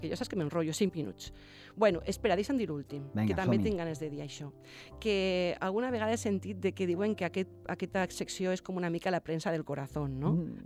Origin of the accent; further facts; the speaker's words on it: Reus, Catalonia, Spain; now in Formentera, Spain; jo vinc de Reus, no? Que jo soc de Reus